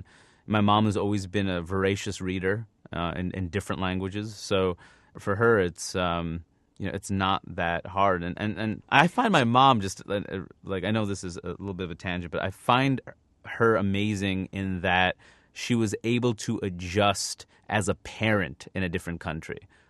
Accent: Queens, New York, United States; growing up in Queens, we lived in Jackson Heights, which was Little India.

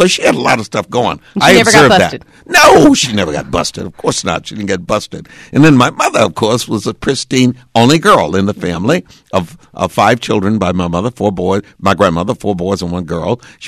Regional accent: Mineola, Texas, United States; I think there's lots of Texas left in me. I think I brag like I'm still a Texan. I think sometimes I drop my ings like I still live here in Texas

